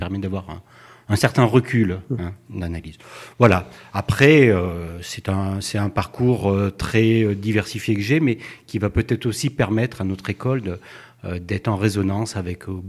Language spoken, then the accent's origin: French; Auvergne-Rhône-Alpes, France; Je viens d'Auvergne. Voilà, donc j'étais un voisin, je suis néo-corrézien, je suis arrivé en Corrèze le 21 juin 2021